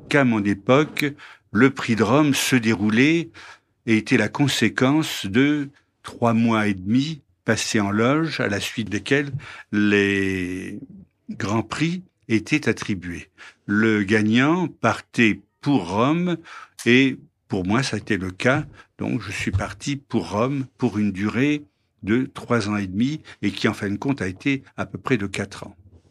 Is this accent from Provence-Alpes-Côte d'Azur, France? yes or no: no; Reims, Grand Est, France; je venais donc de province, de Reims, de l'École des Beaux-Arts